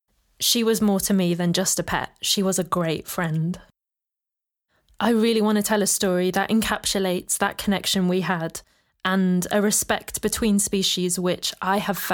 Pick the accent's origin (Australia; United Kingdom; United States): United Kingdom; Birmingham, West Midlands; rooted in my hometown of Birmingham, England, and parts of the more rural West Midlands region. Having spent most of my life here in Birmingham